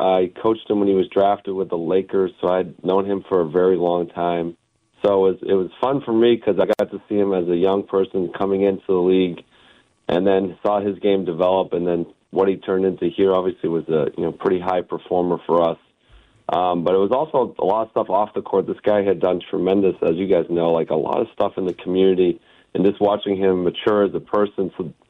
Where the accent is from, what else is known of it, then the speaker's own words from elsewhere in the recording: Northeast, United States; I grew up in the Northeast, so I like hockey.